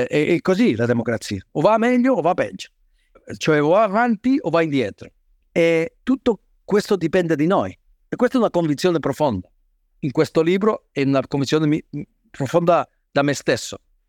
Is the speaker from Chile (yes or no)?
no; Spain; Italian is a second language; perché io sono spagnolo, permettetemi di dire una cosa, io sono spagnolo